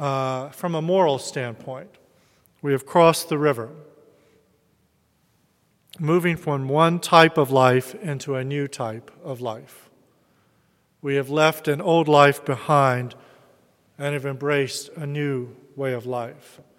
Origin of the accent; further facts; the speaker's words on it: the South, United States; And as I grew up in the South and was in the U.S., certainly grew up in the U.S. version of the race conflicts that beset our country.